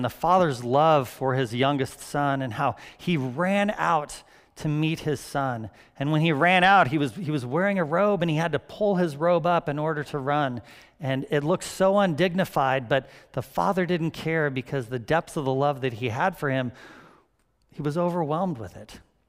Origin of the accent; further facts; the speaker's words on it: California, United States; I grew up on the Monterey Peninsula in California, and when I was in elementary school, it was like the best playground backyard you could possibly have for a little kid.